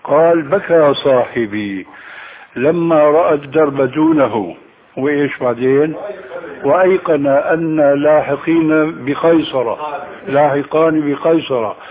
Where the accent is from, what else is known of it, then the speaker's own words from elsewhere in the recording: Damascus, Damascus Governorate, Syria; كما يقولون عندنا في دمشق بدها الزكتاف